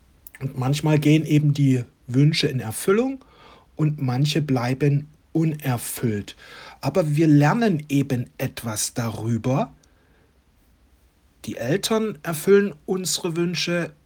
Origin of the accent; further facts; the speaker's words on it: East Germany, Germany; Ich bin ja im Osten groß geworden.